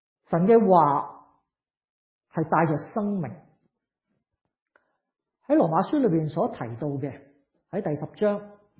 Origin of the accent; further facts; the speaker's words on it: Hong Kong; 宴乐对我哋香港人嚟讲系咁紧要嘅